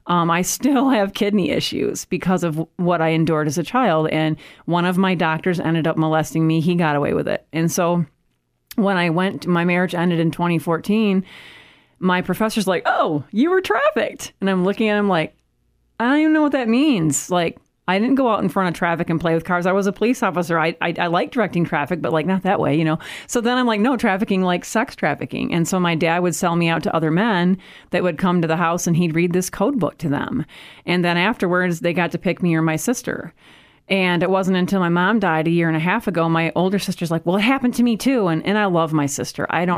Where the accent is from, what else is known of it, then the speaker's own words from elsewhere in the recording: Kalamazoo, Michigan, United States; I'm from Kalamazoo, Michigan, and I'm really geeked to be here.